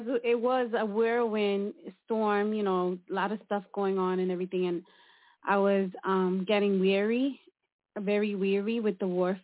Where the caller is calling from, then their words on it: Pennsylvania, United States; From Pennsylvania.